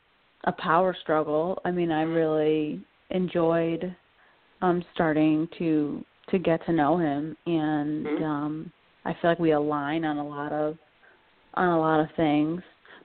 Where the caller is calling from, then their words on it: Connecticut, United States; I'm calling from Connecticut